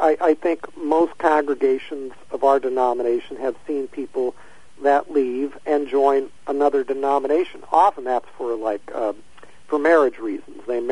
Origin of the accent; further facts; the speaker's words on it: California, United States; In fact, my hometown, the most popular tourist attraction, it was built by the widow of Winchester